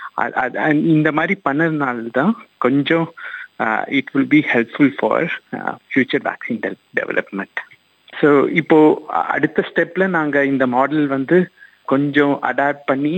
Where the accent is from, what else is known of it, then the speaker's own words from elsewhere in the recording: Coimbatore, Tamil Nadu, India; moved away as an adult; also born or lived in Bangalore; now in Australia; நான் வந்து கோயம்புத்தூர்ல தான் வளர்ந்தேன்.